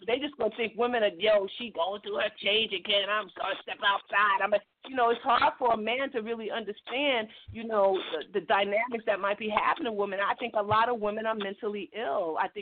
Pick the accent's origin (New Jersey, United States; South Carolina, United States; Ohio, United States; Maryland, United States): Maryland, United States; now in Atlanta, United States; like I am from the Maryland area, and I'm just here in Atlanta in graduate school.